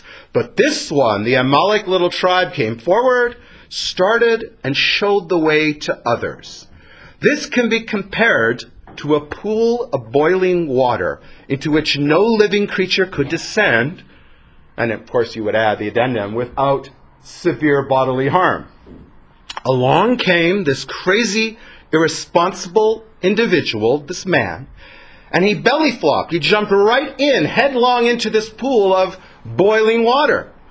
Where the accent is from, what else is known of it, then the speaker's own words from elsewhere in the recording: Canada; One's Canadian, one's American, but I'm Canadian, so I never quite remember which one.